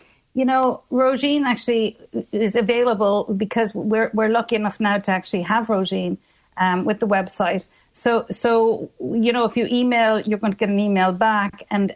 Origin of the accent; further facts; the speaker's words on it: Cork, Munster, Ireland; I'm from Cork.